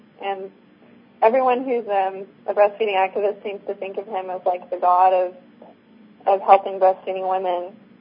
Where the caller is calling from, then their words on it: Texas, United States; I'm calling from Texas, and I'm calling with myself. I'm a voter.